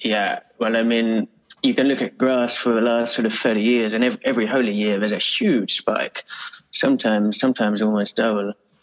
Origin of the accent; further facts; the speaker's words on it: Brighton, South East England, United Kingdom; Well, I grew up in Brighton, which is in South England, which is on the coast as well.